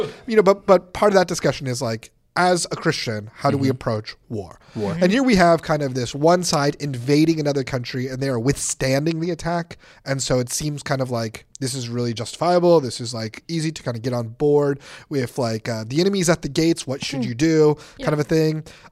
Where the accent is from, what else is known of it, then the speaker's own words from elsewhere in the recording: United States; I'm an American, so that's kind of how